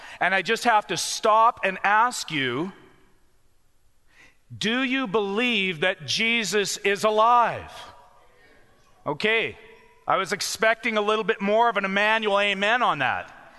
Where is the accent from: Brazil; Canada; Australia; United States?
Canada; I'm from Canada. We're pretty low tech.